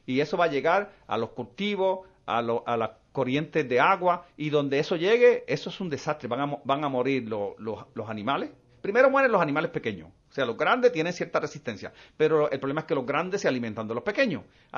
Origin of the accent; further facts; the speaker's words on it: Maunabo, Puerto Rico; Yo soy de Maunabo y resido aquí en Candelero arriba, en Humacao.